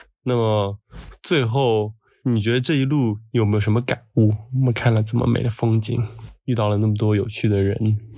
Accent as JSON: {"language": "Chinese", "town": "Xi'an", "region": "Shaanxi", "country": "China", "said": "因为我们爱来自西安，就是也有很多关于羊的做法"}